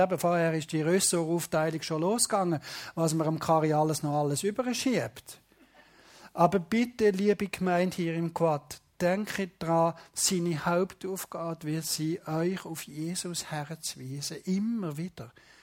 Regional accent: Switzerland; ich bin Schweizer Pastor

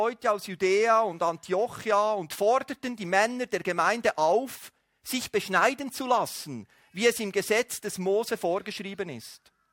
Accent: Switzerland; Gerade als Schweizer ist es für uns vielleicht nicht so entscheidend.

